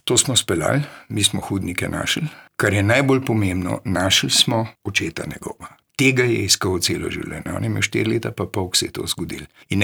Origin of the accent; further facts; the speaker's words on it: Ljubljana, Slovenia; od svojega prvega razreda v osnovni šoli, v Ljubljani na Vrtači, sem Ljubljančan rojen